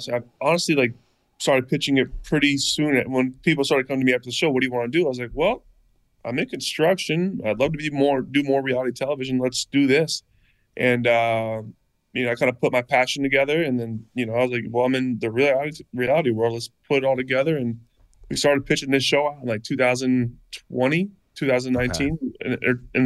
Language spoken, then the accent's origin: English; Jupiter, Florida, United States; Yeah, it's my hometown. It's where I want to be forever.